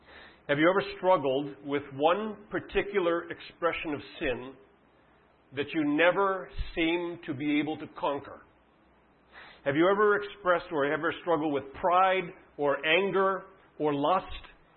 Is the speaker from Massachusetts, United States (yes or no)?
yes; Boston, Massachusetts, United States; But I grew up in Boston, about a mile from the Patriots Stadium in Foxborough, Massachusetts. That's my growing up ground.